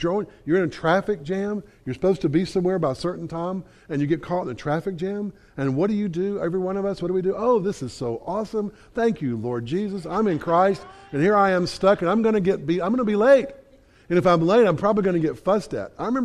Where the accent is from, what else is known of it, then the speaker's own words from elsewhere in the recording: Selma, Alabama, United States; I'm from Selma. You know what I'm saying? We don't have four-lane roads.